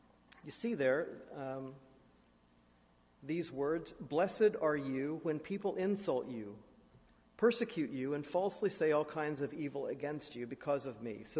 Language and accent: English; United States; I'm an American, so there is some connection there